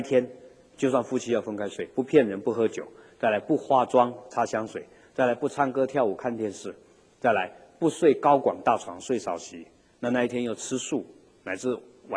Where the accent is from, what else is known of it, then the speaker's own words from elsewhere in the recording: China; 那我们中国人是穿黑色的海青，住在寺庙里面住一天啊